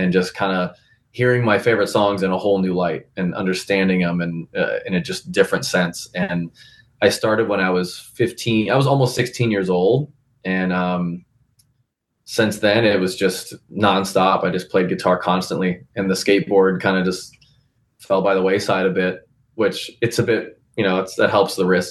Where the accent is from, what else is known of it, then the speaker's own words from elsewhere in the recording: Las Vegas, Nevada, United States; That was like, I grew up there. My sister and I grew up there.